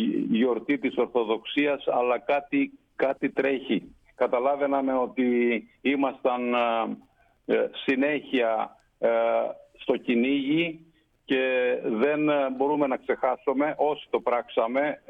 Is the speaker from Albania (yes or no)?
yes; Northern Epirus, Albania; ιδιαίτερα στην πατρίδα μου, στη Βόρειο Ήπειρο